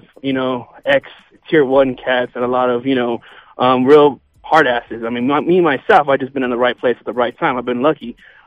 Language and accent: English; East LA, California, United States; I grew up in East LA, and it was a bunch of BS